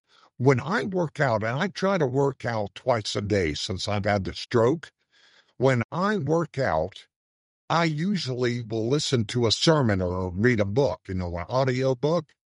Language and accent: English; Florida, United States; now, I grew up in Florida, and I saw them clean out fishing nets before